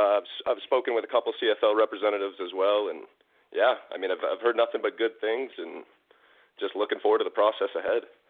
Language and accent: English; Texas, United States; also born or lived in Massachusetts, United States / Maine, United States; I originally grew up in Texas, so I was a Texas boy. I was born in Mass, moved all over the country growing up, and settled in Maine for high school and did some good stuff there.